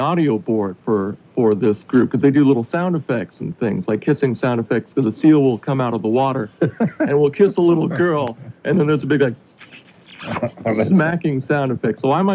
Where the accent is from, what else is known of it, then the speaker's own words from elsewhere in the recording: San Diego, California, United States; From San Diego originally.